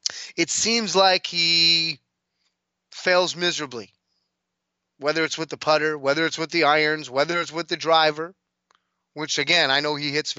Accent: United States; And as an American, you know, to be able to win this thing as a father or having your father in the crowd, it's special.

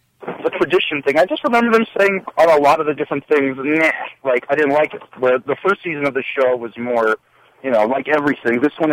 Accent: New Jersey, United States; from New Jersey.

